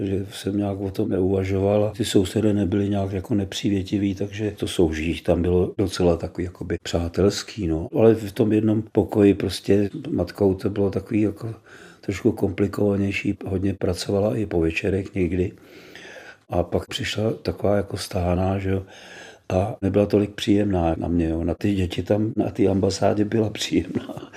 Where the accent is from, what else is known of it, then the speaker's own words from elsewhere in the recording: Prague, Czechia; Narodil jsem se tady v Praze a jsem v podstatě Pražan.